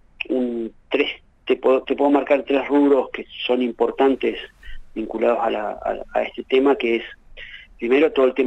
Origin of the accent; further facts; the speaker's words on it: Argentina; Nosotros somos argentinos